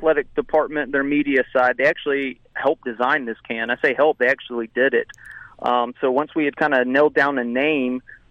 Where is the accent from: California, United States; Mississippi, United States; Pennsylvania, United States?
Mississippi, United States; Hattiesburg; just growing up in Hattiesburg and going to USM games in the late 80s and 90s